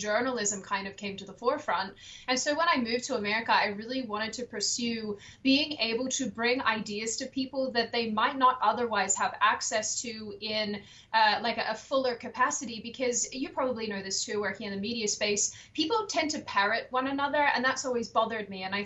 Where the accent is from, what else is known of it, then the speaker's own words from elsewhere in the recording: Australia; now in United States; So I'm Australian originally. I'm from Australia. I moved to the United States in 2019 to basically pursue politics